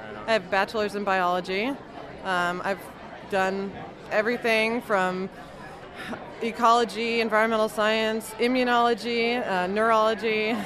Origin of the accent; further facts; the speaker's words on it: Charlottesville, Virginia, United States; I'm from Charlottesville, Virginia, and my blog is The Academic Wino.